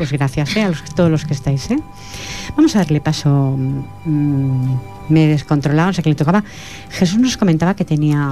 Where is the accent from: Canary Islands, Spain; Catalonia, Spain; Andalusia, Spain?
Catalonia, Spain; Barcelona; born there; como catalana nacida en Barcelona